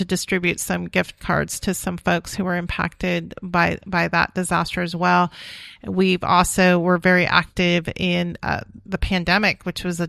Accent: Los Molinos, California, United States; Well, I am a North State girl. Hey. I grew up in Las Molinas in Tehama County. It's my village of like 1,800 people, and go Bulldogs.

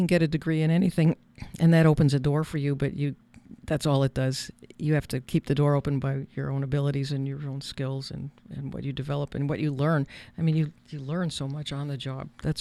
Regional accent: Brooklyn, New York, United States; born there; moved away as an adult; also born or lived in Buffalo; But I was born in Brooklyn and went all the way through university in New York, but upstate New York, and Buffalo was where I went to university.

